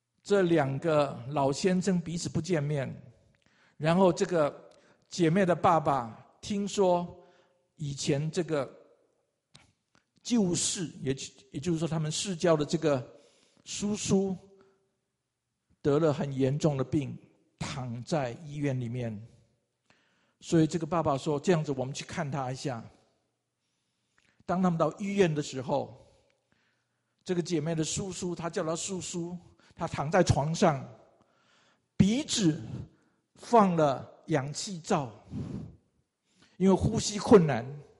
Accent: Taiwan; 我是从台湾来的

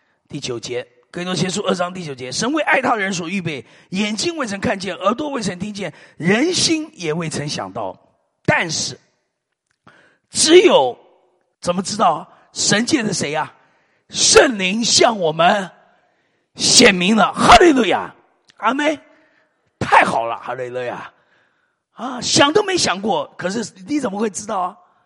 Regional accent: Taiwan; 以前中国关我什么事啊？我台湾生的呀，中国关我什么事？地理课本念过，关我啥事？我台湾人。

